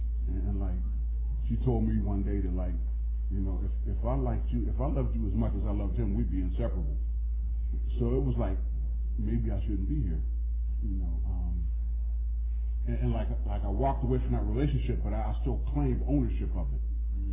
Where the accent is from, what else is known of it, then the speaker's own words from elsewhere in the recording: Pittsburgh, Pennsylvania, United States; I come from Center Avenue in the Hill District in Pittsburgh. You know, I'm used to seeing guys with big fat hands and pus coming out of it.